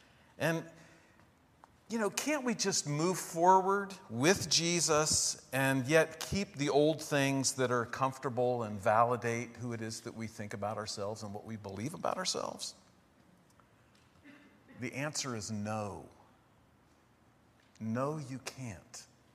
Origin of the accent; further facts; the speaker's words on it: Ohio, United States; When I grew up in Ohio, we used to go visit a place called Ye Old Mill, you know.